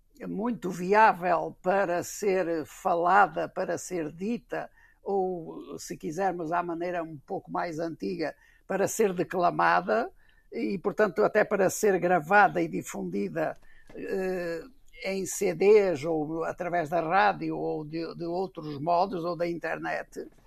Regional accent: Portugal; e digo do nosso caso porque estou em Portugal e sou português

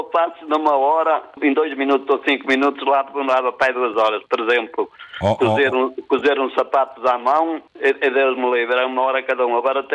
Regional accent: Castelo de Paiva, Norte, Portugal; Trabalhei em sapateiro lento quando estava na minha aldeia, que sou natural do Castelo de Paiva.

